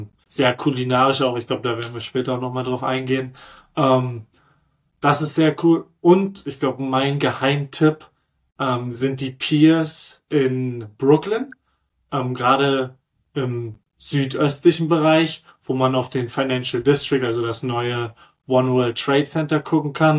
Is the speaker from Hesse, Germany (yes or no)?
no; Berlin, Germany; Ich bin gebürtiger Berliner und New York ist eigentlich so weit entfernt.